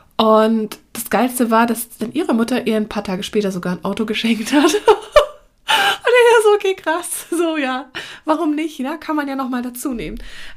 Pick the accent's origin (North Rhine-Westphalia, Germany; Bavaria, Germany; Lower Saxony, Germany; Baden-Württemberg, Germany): Bavaria, Germany; Munich; now in Hamburg, Germany; Ich bin ja ursprünglich auch aus München